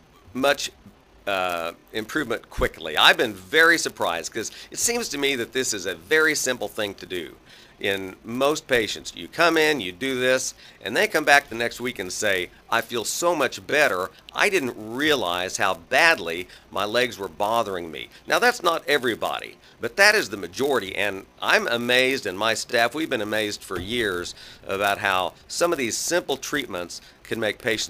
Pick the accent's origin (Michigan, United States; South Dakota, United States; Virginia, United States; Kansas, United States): Kansas, United States; So I grew up down here in Southeast Kansas.